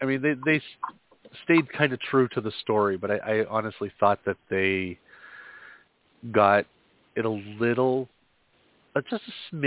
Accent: Pennsylvania, United States; growing up in Pennsylvania and to watch the tie-ins with, you know, the Amish culture

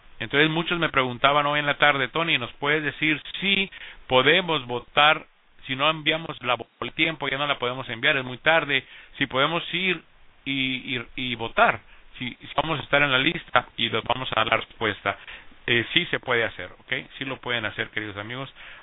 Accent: Valverde Vega, Alajuela, Costa Rica; En ese tiempo iba yo para de mi pueblo, Valverde Vega, hacia la ciudad de Grecia a estudiar allá

